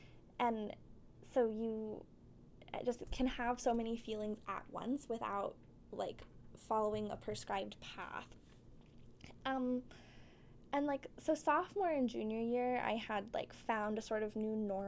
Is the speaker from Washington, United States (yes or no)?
yes; Seattle, Washington, United States; I'm from Seattle, and so like going to school across the country